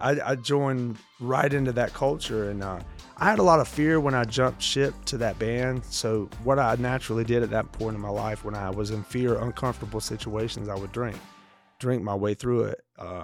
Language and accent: English; North Carolina, United States; accent: Southern; moved away; yeah, there's a little bit of Southern accent that yeah, yeah, comes yeah. through, man. Mm-hmm. Yeah, but I grew up there, and I left there as pretty much as soon as I could.